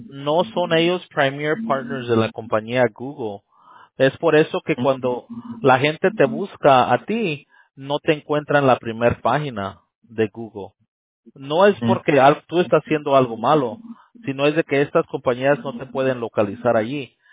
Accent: Tijuana, Baja California, Mexico; Ah, okay, no, yo soy de Tijuana.

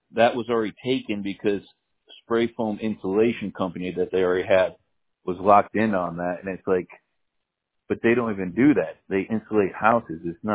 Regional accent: Michigan, United States; I'm originally from Michigan. I had to adapt.

